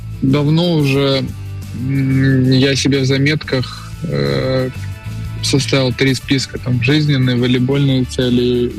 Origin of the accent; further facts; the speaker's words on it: Belarus; я родом из Беларуси